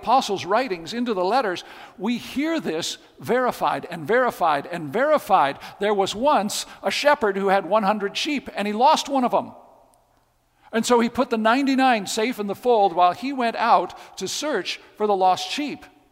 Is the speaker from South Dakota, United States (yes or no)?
yes; Faulkton, South Dakota, United States; All right, you get on Highway 212 and you drive east across the prairies in South Dakota. You come to the town of Faulkton.